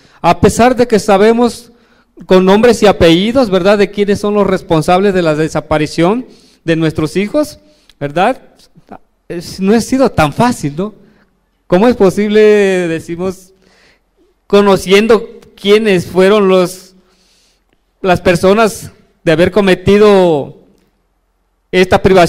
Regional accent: Mexico; como mexicanos

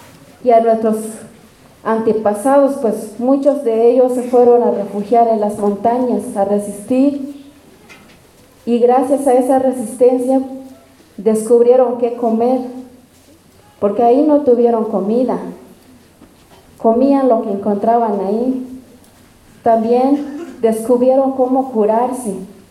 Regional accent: Morelia, Chiapas, Mexico; vengo del Caracol 4 de Morelia y soy base zapatista.

